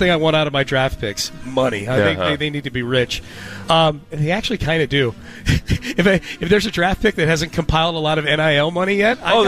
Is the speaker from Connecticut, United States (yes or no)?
yes; Hartford, Connecticut, United States; in Hartford, Connecticut, which isn't actually exactly the Beacon.